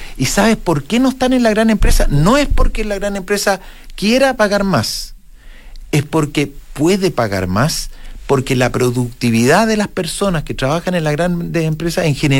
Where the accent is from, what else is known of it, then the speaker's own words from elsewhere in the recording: Chile; las encuestas de cómo somos los chilenos, este es un país que cree en el esfuerzo personal